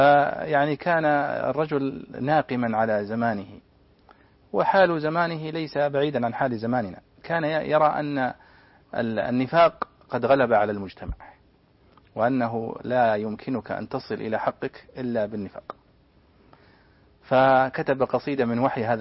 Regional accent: Abha, Asir, Saudi Arabia; ثم ذهبت إلى محل عندنا في أبها للدروع

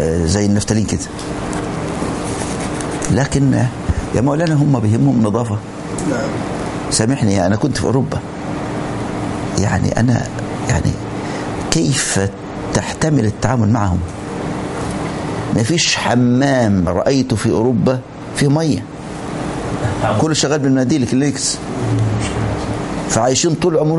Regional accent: Egypt; أذكر موقف حدث عندنا في مصر

